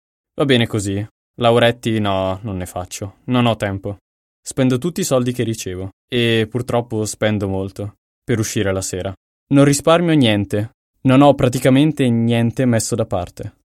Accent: Milan, Lombardy, Italy; Sono di Milano, ho 18 anni.

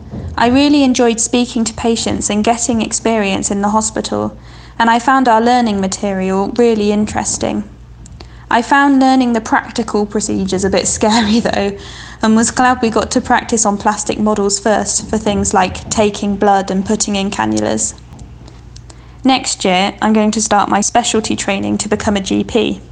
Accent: Oxford, South East England, United Kingdom; I'm 27 and I'm from Oxford in England.

